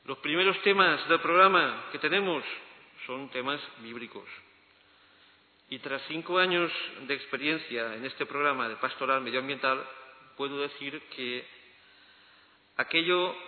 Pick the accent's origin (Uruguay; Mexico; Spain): Spain; Valencia, Valencian Community; Miren, yo vengo de Valencia, saludo a los paisanos que hay por ahí